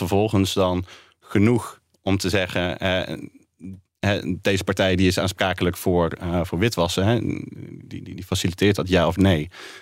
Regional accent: North Brabant, Netherlands; ik kom uit Brabant, dus dan kan ik dat zeggen natuurlijk.

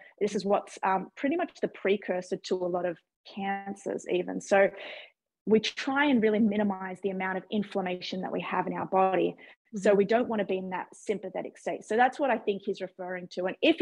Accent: Australia; we're both from Australia.

